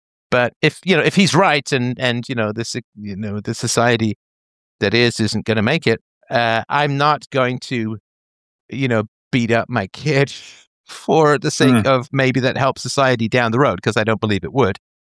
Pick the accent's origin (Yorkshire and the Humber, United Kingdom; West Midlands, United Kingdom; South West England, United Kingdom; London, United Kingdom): London, United Kingdom; which was when I said, you know, how peaceful it was growing up in London.